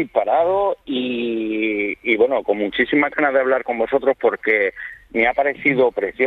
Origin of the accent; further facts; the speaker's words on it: Region of Murcia, Spain; accent: panocho; tenemos los paparajotes, tenemos nuestro propio acento, que es el panocho.